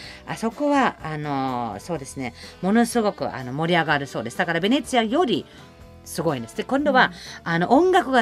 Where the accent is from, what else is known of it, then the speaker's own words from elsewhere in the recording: Germany; born there; Japanese is a second language; まあ私ドイツ生まれなんですけど、ドイツではまあ南と北はちょっとわけが違うんですけど